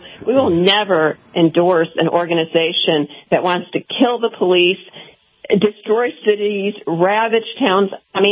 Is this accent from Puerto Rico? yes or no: no; Serbia; English is a second language; now in United States; the way I grew up being silenced in Yugoslavia